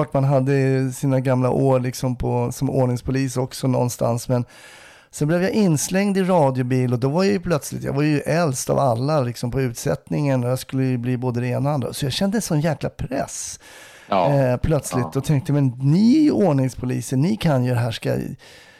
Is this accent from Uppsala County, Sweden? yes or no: no; Stockholm, Stockholm County, Sweden; Det är som stockholmare är man ju alltid lite orolig.